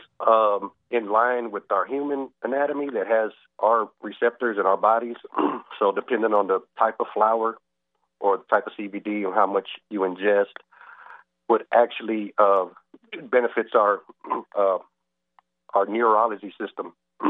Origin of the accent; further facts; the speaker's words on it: Austin, Texas, United States; Hey, I'm born and raised in Austin, Texas. I'm a 24-year listener.